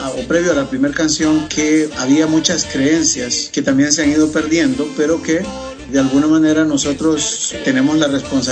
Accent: Honduras; al menos en mi pueblo, no podría afirmarlo que necesariamente sea a lo largo y ancho de la geografía hondureña

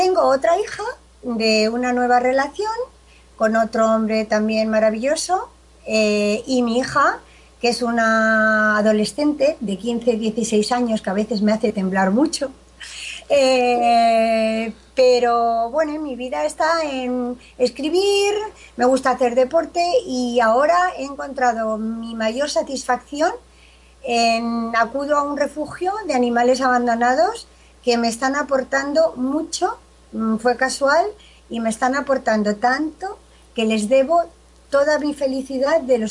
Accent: Madrid, Community of Madrid, Spain; also born or lived in Ceuta; yo nací en Ceuta, porque mi padre era militar y por aquella época pues toda la familia era de militares y veníamos de allí, pero a los 2 años me trasladé a vivir a Madrid y bueno, desde entonces vivo aquí en Madrid.

